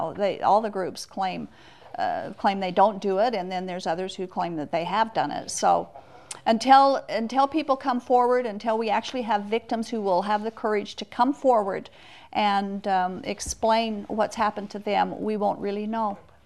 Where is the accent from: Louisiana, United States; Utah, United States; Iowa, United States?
Utah, United States; I was born and raised in a polygamy group. I was not born and raised in the Mormon Church.